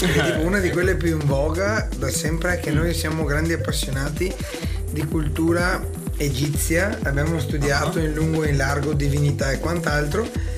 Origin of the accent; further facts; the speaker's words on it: Fontaniva, Veneto, Italy; noi siamo da Fontaniva